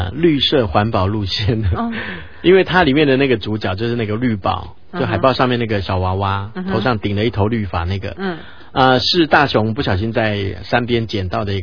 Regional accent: Taiwan; 就是说我们台湾人啊，不是台湾人，我怎么一直讲台湾人啊，

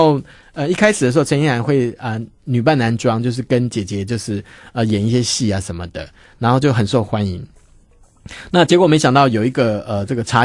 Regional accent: Taiwan

